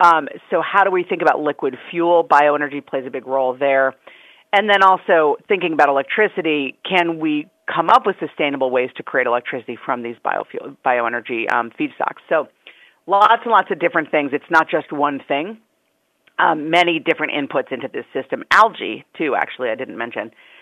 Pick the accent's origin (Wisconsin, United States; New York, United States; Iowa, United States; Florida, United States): Wisconsin, United States; also born or lived in California; I'm from Wisconsin, and I spent a lot of time in California, both states with a lot of forested areas and a lot of agriculture.